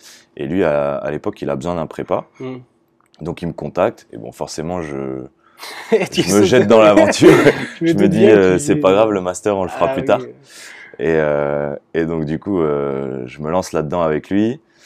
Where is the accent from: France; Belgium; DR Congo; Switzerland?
France; Montélimar, Auvergne-Rhône-Alpes; Donc, moi je suis originaire de la Drôme, donc Montélimar.